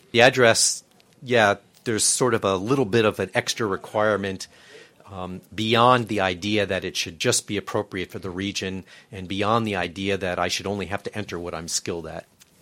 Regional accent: United States; I'm an American, I speak English, that's really all I work with and all I've ever done.

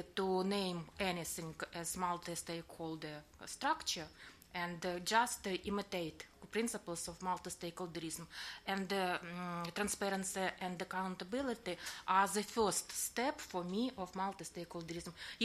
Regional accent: Ukraine; English is a second language; I am also from Ukraine.

